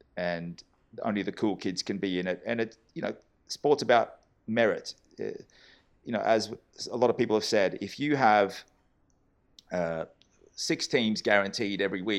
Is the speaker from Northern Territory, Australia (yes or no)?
no; Brisbane, Queensland, Australia; I grew up in Australia, in Brisbane